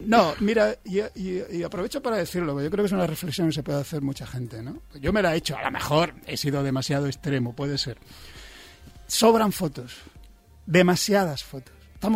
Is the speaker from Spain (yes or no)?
yes; Almería, Andalusia, Spain; Vengo de la luz plenisolar del sur, ¿sabes? Y además, bueno, yo soy de Almería en concreto